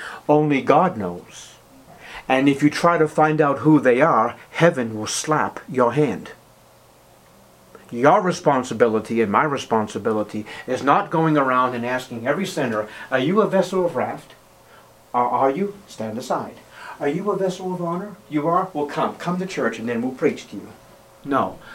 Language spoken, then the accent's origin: English; United States; born there; Well, I was born in America with all these blessings